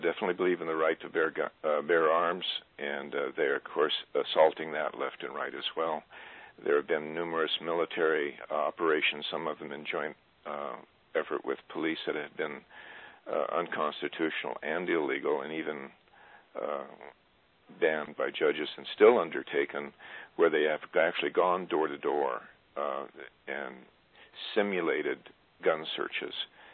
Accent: Texas, United States; I come from Texas

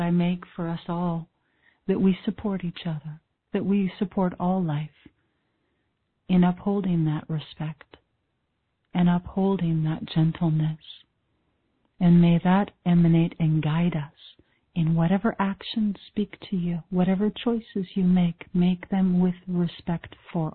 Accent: Canada; It's all these Canadians. I'm Canadian.

